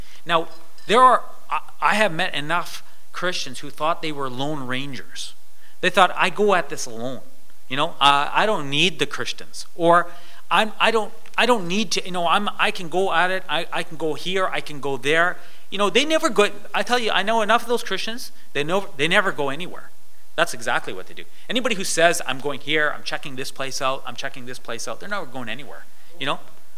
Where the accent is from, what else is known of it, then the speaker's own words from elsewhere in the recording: Winnipeg, Manitoba, Canada; I grew up in Winnipeg